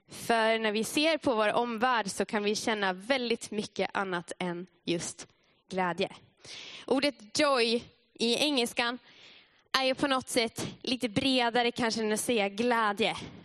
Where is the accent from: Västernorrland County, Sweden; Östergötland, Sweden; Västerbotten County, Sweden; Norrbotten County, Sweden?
Västerbotten County, Sweden; Umeå; moved away as an adult; now in Vaasa, Finland; För jag kommer från Umeå och jag har flyttat till Finland och Vasa här för ett halvår sedan typ.